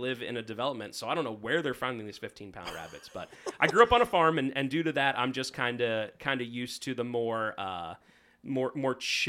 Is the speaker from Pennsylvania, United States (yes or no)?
yes; Fivepointville, Pennsylvania, United States; So I grew up in a little village. I believe it's technically a village. You know how all those towns and villages, whatever. It's called Five Pointville. It's over in the Denver-ish area. Not Colorado. Denver, Pennsylvania.